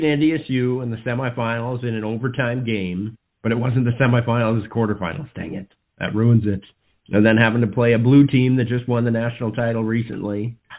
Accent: Montana, United States; reporting out of Bainville, Montana. Finally moved back to my home state.

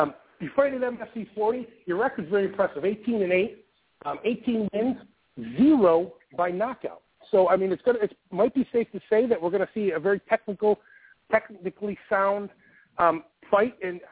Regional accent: Buffalo, New York, United States; I'm from Buffalo, New York

